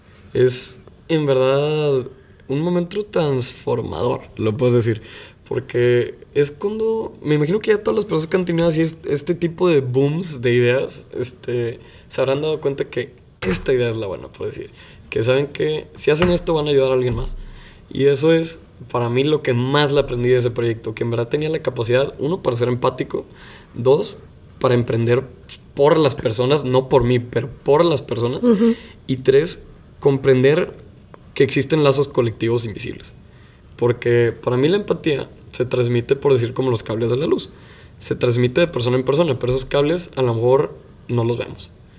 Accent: Mexico; los quiero apoyar porque somos mexicanos y nos queremos muchísimo

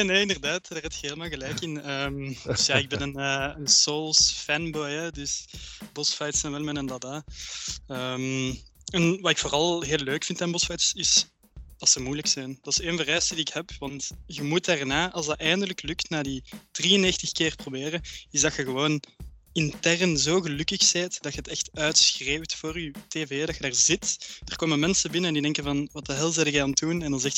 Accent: Flanders, Belgium; ik ben een echte Vlaming

